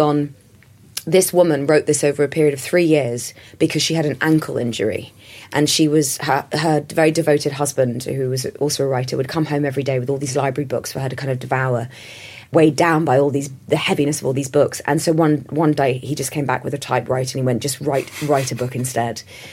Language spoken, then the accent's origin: English; London, United Kingdom; me growing up in London in the 80s.